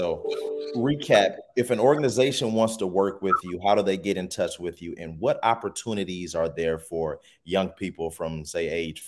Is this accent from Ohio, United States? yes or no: yes; Cleveland, Ohio, United States; I grew up in Cleveland. I was a basketball player.